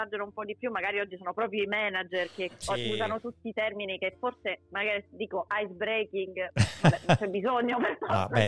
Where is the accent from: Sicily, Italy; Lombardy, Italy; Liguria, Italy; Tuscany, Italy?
Sicily, Italy; Palermo; Poi io sono palermitana di origine, ecco, e devo dire che il palermitano è pieno di termini che vengono dall'arabo, dal francese, dallo spagnolo